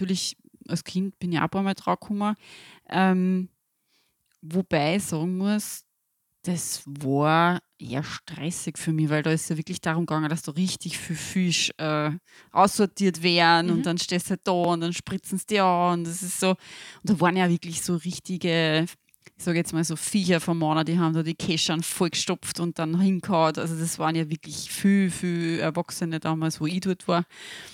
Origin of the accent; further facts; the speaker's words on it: Austria; dann ist das, glaube ich, bei uns in Österreich nur eine der leichtesten Versionen, um sich da so naturverbunden zu fühlen.